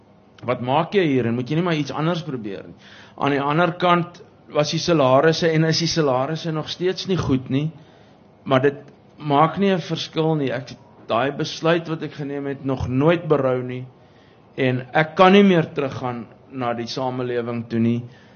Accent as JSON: {"language": "Afrikaans", "town": "Pretoria", "region": "Gauteng", "country": "South Africa", "tie": "born or raised there", "said": "toe ek groot geword het in Pretoria was ek akiet bewus van die feit dat ek nie inpas nie."}